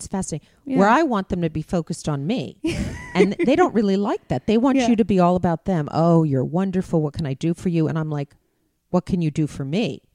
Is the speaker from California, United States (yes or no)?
yes; Beverly Hills, California, United States; growing up in Beverly Hills, which is so nothing.